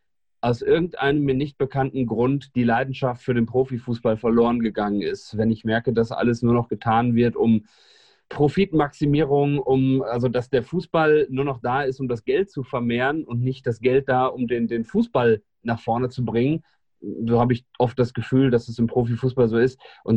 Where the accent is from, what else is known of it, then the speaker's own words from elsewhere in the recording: Hildesheim, Lower Saxony, Germany; Ich bin gebürtiger Hildesheimer, also aus der Hannoveraner Region und bin so groß geworden